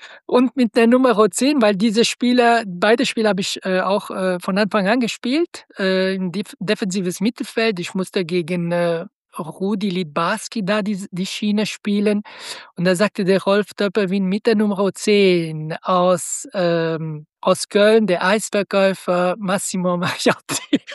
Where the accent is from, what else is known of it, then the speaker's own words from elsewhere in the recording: Biel, Bern, Switzerland; Ich bin in der Schweiz geboren, habe da ziemlich früh Fußball gespielt in Biel, Bien, in der Nähe von Bern.